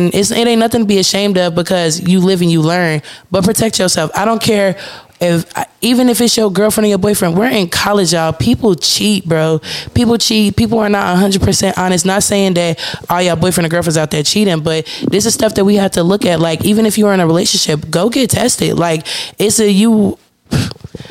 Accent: Chicago, Illinois, United States; also born or lived in Dolton; I always say I grew up in Dalton. I grew up in Dalton, but I'm from Chicago because I always went to a CPS school. So I was in Chicago.

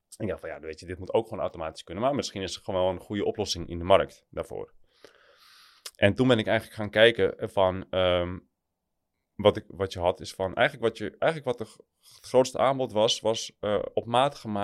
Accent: Amsterdam, North Holland, Netherlands; Maar ik ben opgegroeid in Amsterdam.

